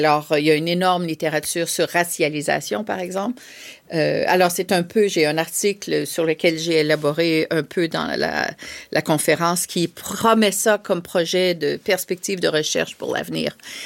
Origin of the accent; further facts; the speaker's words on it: Ontario, Canada; je suis canadienne, comme vous pouvez l'entendre. Et 2 heures au nord d'Ottawa, où j'ai grandi, il y a des Premières Nations.